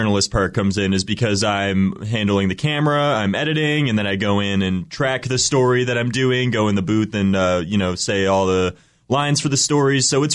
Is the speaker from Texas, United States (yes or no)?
no; Massachusetts, United States; also born or lived in Pennsylvania; So I was born in Pennsylvania. I moved up to Massachusetts when I was only like 2 or 3 years old.